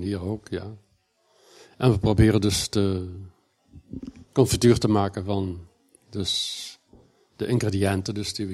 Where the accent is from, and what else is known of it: Peer, Flanders, Belgium